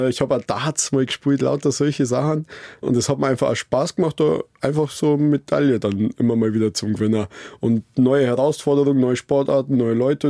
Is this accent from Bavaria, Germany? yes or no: yes; Kirchanschöring, Bavaria, Germany; also born or lived in Salzburg; Weil Salzburg von meinem Heimatort Kirchschöring nur eine Viertelstunde weg ist.